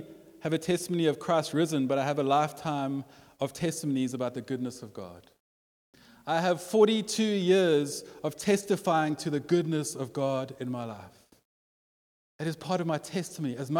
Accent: Sea Point, Western Cape, South Africa; born there; I was born in Sea Point. That's probably why I look like that. Sea Point was a wild place back in the day.

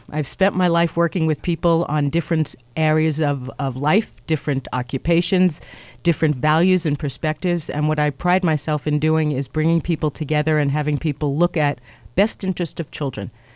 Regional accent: East Coast, United States; I think I'm from the East Coast. And there are no motorboats in reservoirs that people drink water.

